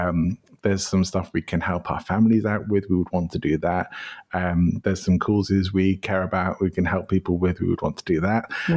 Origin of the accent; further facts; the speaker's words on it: England, United Kingdom; now in Spain; my home country, even though I did move to live in Spain, but I do still love going back to England.